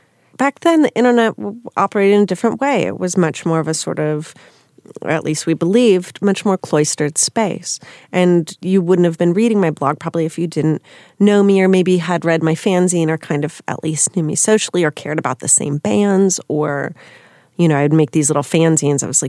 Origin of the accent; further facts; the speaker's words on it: Minneapolis, Minnesota, United States; also born or lived in Los Angeles / Chicago; I'm from Minneapolis.